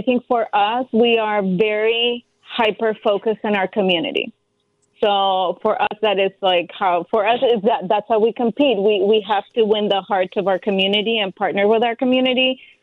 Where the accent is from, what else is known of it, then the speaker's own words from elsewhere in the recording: Colombia; some of our favorite baked goods that we grew up eating in Colombia